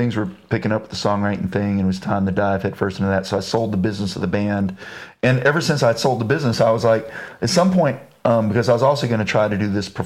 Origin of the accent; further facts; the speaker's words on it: Kerrville, Texas, United States; outside the 14 by 10 foot trailer that I spent several years growing up in Kerrville South.